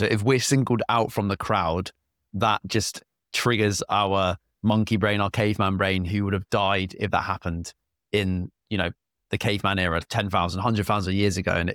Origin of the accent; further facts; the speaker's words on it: United Kingdom; I'm British, and for the British listeners, what age is that roughly?